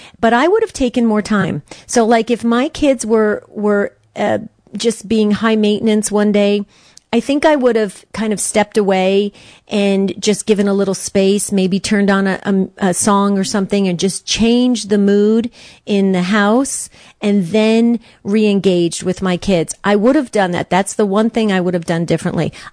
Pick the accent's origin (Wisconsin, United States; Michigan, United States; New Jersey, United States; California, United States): New Jersey, United States; You know, I grew up in New Jersey, so I used to go all around to different states surrounding New Jersey